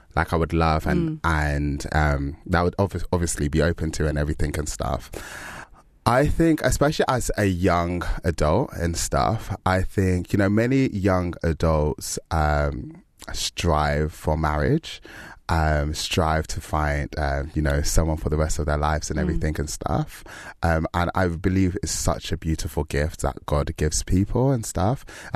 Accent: Nigeria; So I was like, as a young black Nigerian guy, like it's

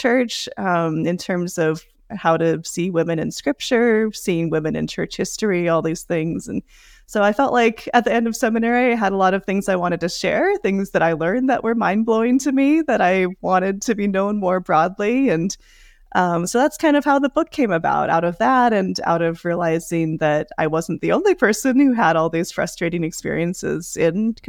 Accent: Seattle, Washington, United States; So I was raised in the Seattle area in a church where women served and led freely as pastors and elders

